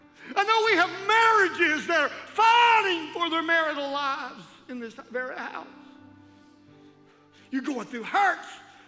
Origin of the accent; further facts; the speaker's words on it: Chattanooga, Tennessee, United States; And I'm not that far up the road. I'm from Chattanooga.